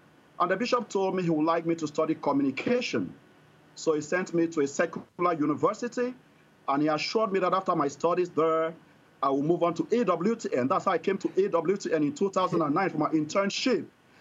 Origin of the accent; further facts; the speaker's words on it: Birmingham, Alabama, United States; moved away; When people ask me here in Pennsylvania, where do you come from? I tell them from Birmingham, Alabama. So sometimes they tell me, oh, but you don't have the accent. I told them I lost my southern accent because I've been away from home for a while.